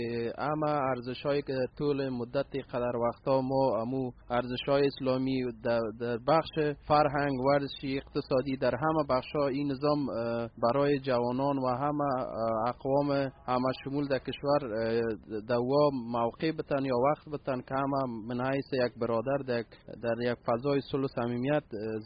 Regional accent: Sheberghan, Jowzjan, Afghanistan; از شهر شبرغان ولایت جوزجان.

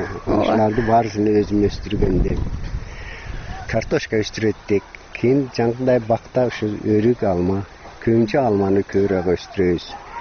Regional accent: Tajikistan; Мен өзүм 1954 жылы Тажикстандын жерге талып, айылынын жерге талып кыштагында төрөлгөнмүн. 10-чу классты кыргыз мектепте түгөтүп

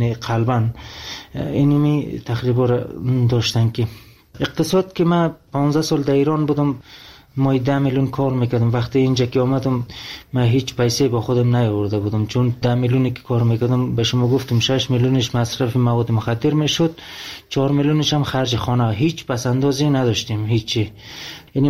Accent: Afghanistan; من افغانی هستم

